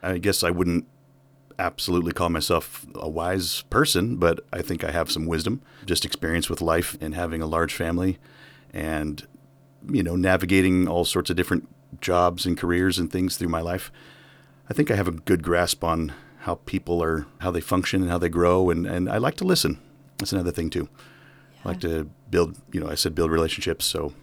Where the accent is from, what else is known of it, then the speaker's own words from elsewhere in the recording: Wrangell, Alaska, United States; born there; And, well, I was born here in Wrangell back in the 1900s. That's where you get this massive beard, apparently.